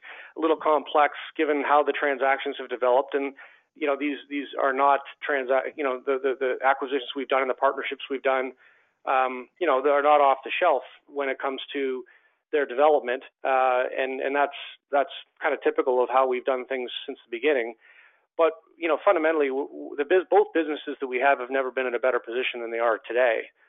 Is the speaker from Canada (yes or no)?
yes; Canada; being a Canadian.